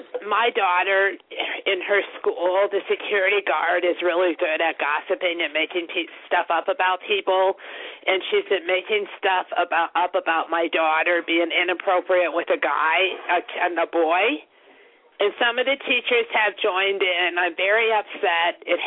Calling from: Illinois, United States; Illinois.

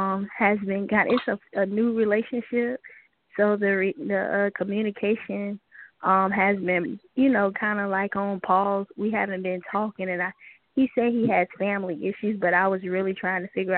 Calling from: South Carolina, United States; I'm calling from South Carolina.

